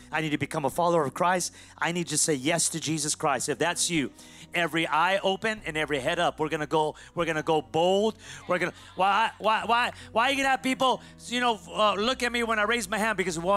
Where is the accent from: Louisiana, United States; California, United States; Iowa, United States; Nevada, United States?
Nevada, United States; Las Vegas; But I come from Las Vegas, Nevada. I came from hell to tell you that God is for you.